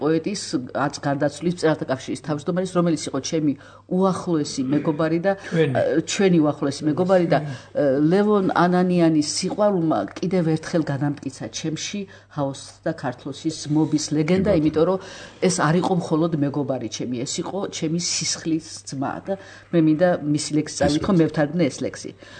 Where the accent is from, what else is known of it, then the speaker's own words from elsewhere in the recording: Tbilisi, Georgia; მე თვითონ ავლაბარში გავიზარდე, ჩემი ეზო იყო პატარა სახელმწიფო, შეიძლება ასე ითქვა, სადგან სამი ოჯახი ვცხოვრობდით: ქართველი, სომეხი და აზერბაიჯანელი.